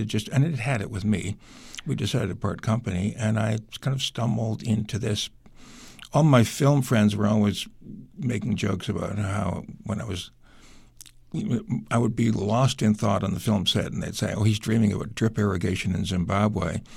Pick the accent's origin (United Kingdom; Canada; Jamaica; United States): Canada; I'm a Canadian kid, who are you going to go to if you have a peanut problem?